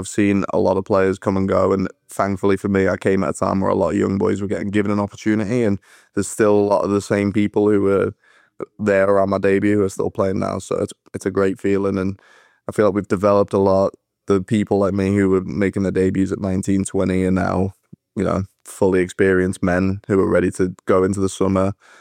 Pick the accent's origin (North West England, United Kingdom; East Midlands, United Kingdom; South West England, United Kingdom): North West England, United Kingdom; Liverpool; but I grew up in Liverpool, and like a lot of people in Liverpool don't like the English national team.